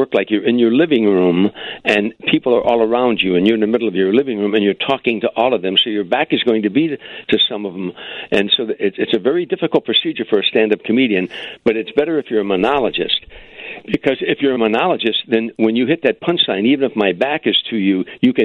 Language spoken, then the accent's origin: English; Harvey, Illinois, United States; was from Hoboken. He was a kid from Hoboken, and I'm a kid from Harvey.